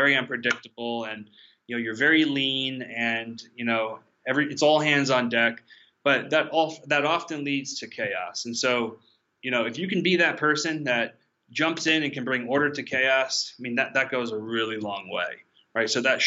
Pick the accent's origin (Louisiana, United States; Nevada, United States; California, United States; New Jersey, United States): New Jersey, United States; when I was growing up in North and Central Jersey